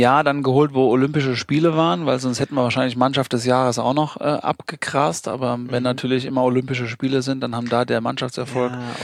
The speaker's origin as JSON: {"language": "German", "region": "Bavaria", "country": "Germany", "tie": "born or raised there", "said": "Ich bin genau in diesem am Untermain groß geworden, sprich in meinem Heimatverein TuS Bobernburg, im Nachbarverein TV Großwallstadt."}